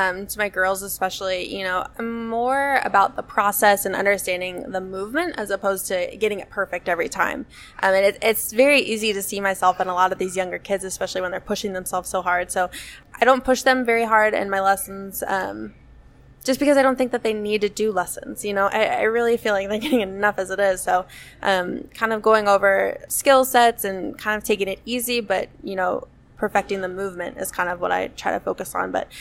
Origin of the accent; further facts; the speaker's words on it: Cincinnati, Ohio, United States; Okay, so I'm from Cincinnati.